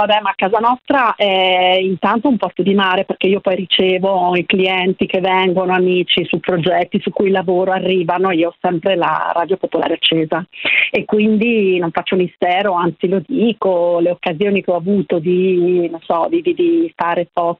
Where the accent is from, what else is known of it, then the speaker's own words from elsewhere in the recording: Rome, Lazio, Italy; Io manco sapevo da romana di Radio Popolare